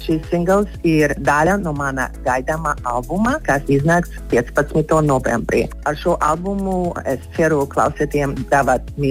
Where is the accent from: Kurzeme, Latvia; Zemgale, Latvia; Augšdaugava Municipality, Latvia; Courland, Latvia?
Courland, Latvia; Liepāja; born there